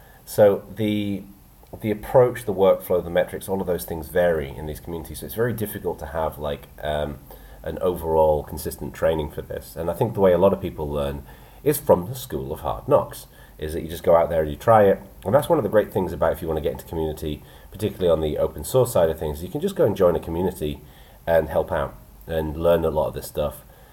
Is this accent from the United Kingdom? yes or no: yes; England, United Kingdom; And it was all weird to me because I'm English.